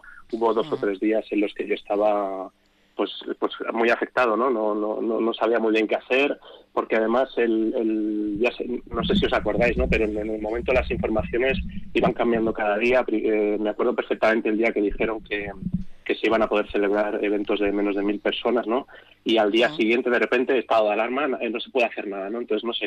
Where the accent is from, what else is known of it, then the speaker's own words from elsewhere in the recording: Madrid, Community of Madrid, Spain; moved away; en ese darnos tiempo pues empecé a enredar, como decís aquí, porque yo soy de Madrid